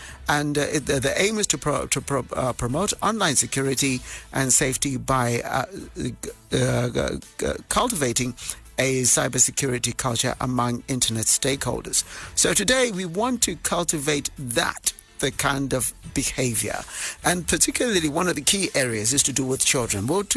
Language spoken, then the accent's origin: English; Bulawayo, Zimbabwe; 104.3 Bulawayo, my hometown